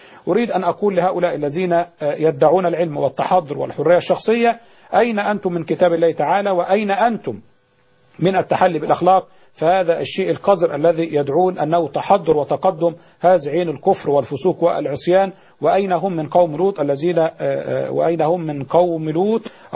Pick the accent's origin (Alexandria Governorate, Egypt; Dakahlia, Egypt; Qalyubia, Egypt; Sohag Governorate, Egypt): Alexandria Governorate, Egypt; Alexandria; من الإسكندرية